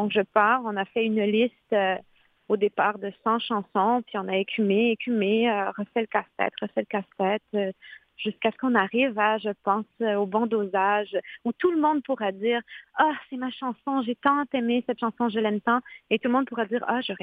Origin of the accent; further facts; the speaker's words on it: Quebec, Canada; Chez moi, au Québec, là où on commençait à me connaître